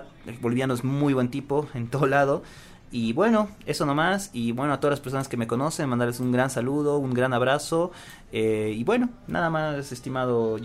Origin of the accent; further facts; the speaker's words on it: Ecuador; escuchar música en mi país, en Ecuador.